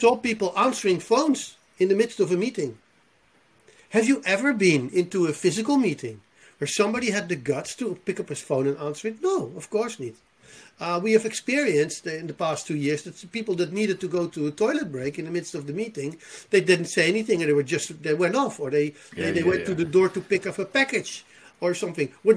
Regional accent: Netherlands; English is a second language; I mean, I'm from the Netherlands. We're with 16 million and even, or 17 million

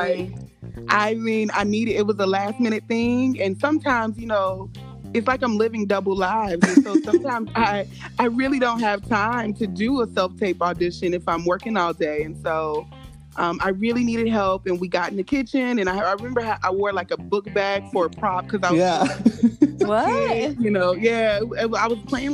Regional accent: Chicago, Illinois, United States; So, it's not far from my hometown. I'm from Chicago.

